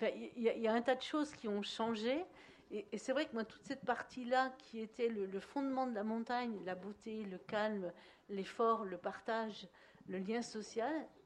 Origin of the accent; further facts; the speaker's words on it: Auvergne-Rhône-Alpes, France; Moi, je suis savoyarde.